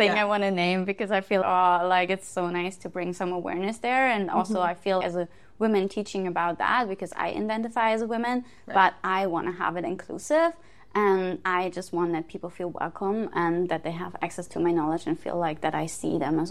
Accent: Germany; English is a second language; moved away; So I'm from Germany. I left in 2017.

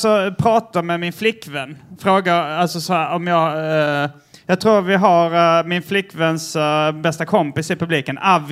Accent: Israel

